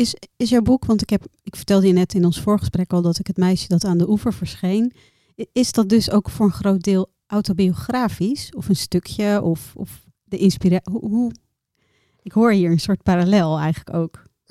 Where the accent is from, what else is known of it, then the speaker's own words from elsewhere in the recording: Bangladesh; now in Netherlands; Ik kom uit Bangladesh.